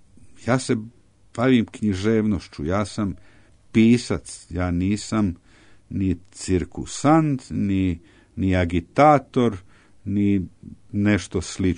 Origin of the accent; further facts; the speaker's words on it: Croatia; zato što ih je zaintrigiralo što ja dolazim iz Hrvatske ili sa Balkana